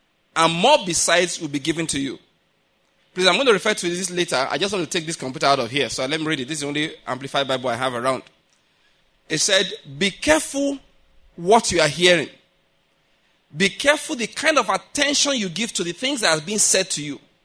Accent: Nigeria; There is a reason why I'm a Nigerian. There's a reason why I'm a black man.

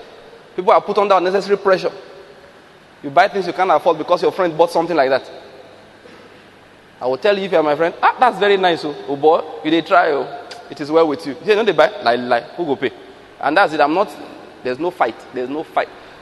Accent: Nigeria

